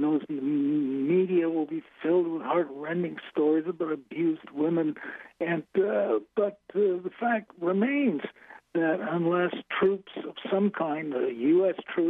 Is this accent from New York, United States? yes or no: yes; New York City, New York, United States; You know, I'm from New York City where everything's falling apart.